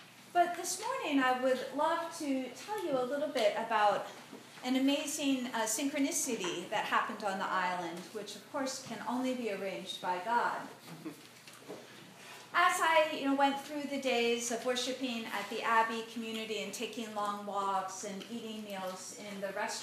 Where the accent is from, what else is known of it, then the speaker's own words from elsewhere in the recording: Cape Cod, Massachusetts, United States; I'm visiting from Cape Cod in Massachusetts."